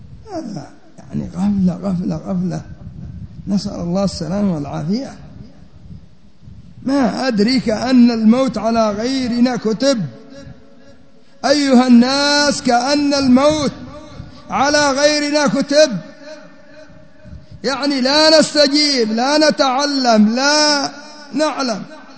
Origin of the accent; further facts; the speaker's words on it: Yemen; حتى المثل عندنا في اليمن يقول لك: ما كان في الماء راح في الماء